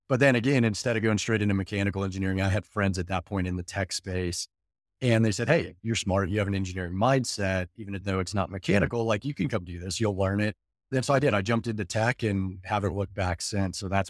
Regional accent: Colorado, United States; So I was born and raised here in Colorado, went to the Colorado School of Mines.

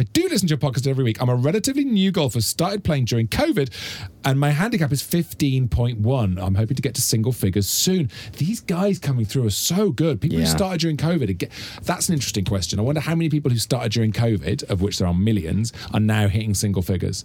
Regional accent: Wales, United Kingdom; I'm from South Wales.

